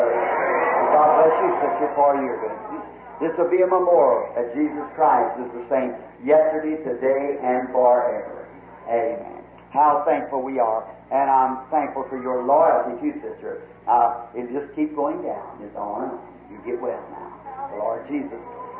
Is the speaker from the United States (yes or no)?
yes; United States; I'm an American too, and it's the loveliest land in the country. Although it's backslidden state, this is my home.